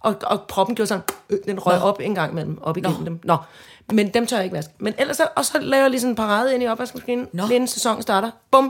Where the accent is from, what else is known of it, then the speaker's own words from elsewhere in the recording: Søborg, Capital Region of Denmark, Denmark; I Søborg, alle søstrene, på det, vores mor er der ikke længere